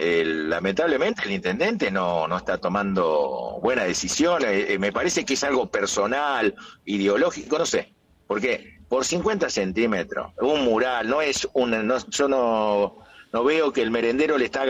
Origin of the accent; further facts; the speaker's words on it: Argentina; Acá somos todos argentinos, todos tiramos para el mismo lado